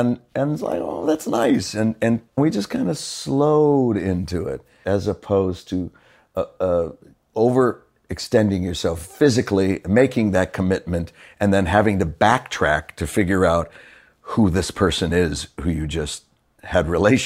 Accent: Los Angeles, California, United States; I'm from L.A., born and raised out there.

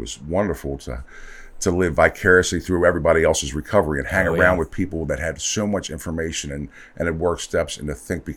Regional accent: Catonsville, Maryland, United States; also born or lived in Glen Burnie; Well, what? Glen Burnie, Catonsville. 6 years old, I came to Catonsville.

